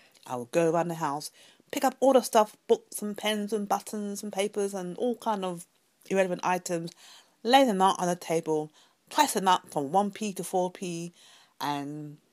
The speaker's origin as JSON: {"language": "English", "region": "London", "country": "United Kingdom", "said": "from London, UK."}